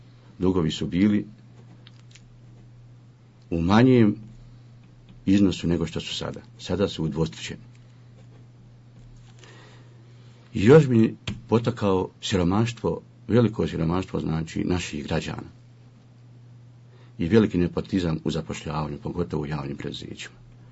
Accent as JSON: {"language": "Bosnian", "town": "Breza", "region": "Federation of Bosnia and Herzegovina", "country": "Bosnia & Herzegovina", "tie": "born or raised there", "said": "Rođen sam u Brezi 1964. godine, osnovnu školu sam završio u Dabravinama, gimnaziju u Brezi, fakultet, višu školu sam završio u Sarajevu na ekonomskom fakultetu, a diplomirao u Banja Luci poslije rata."}